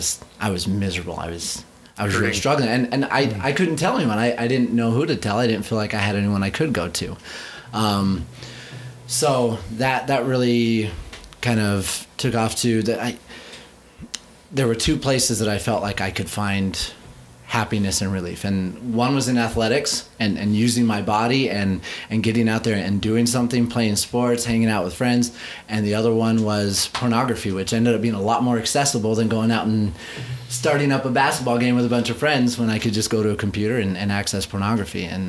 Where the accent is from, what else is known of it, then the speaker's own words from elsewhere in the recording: Idaho, United States; So I grew up in Idaho and, normal kid, had four older brothers, beat the crap out of me every day, kept me humble.